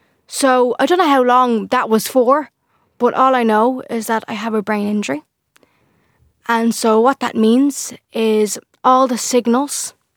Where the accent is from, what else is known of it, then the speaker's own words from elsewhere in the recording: Dublin, Leinster, Ireland; I'm 16 and I am from Dublin.